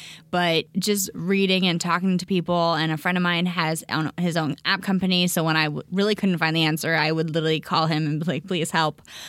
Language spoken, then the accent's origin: English; California, United States; also born or lived in New York; I was the new kid when I was little, when I moved from California to New York, and then I was the new kid again when I moved from New York back to California.